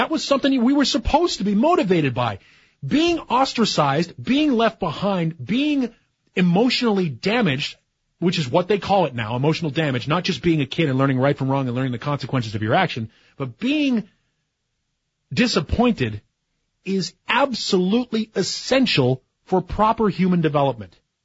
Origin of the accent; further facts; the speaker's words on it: Northeast, United States; I grew up in the Northeast.